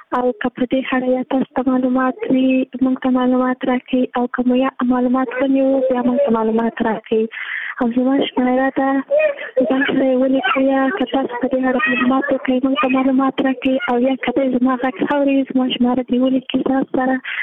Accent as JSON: {"language": "Pashto", "region": "Jowzjan", "country": "Afghanistan", "said": "زه د جوزجان ولایت یم."}